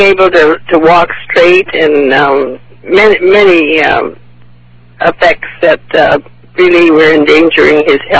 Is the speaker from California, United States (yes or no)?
yes; California, United States; I'm from Southern California, in the area like Laguna Gil, San Juan, and San Clemente.